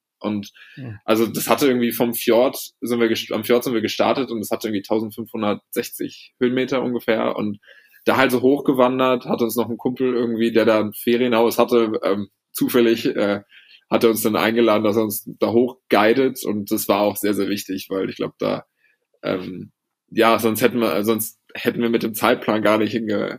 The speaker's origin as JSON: {"language": "German", "region": "Berlin", "country": "Germany", "also_born_or_lived": "North Rhine-Westphalia", "lives_now": "Norway", "said": "als Berliner slash Westfaler"}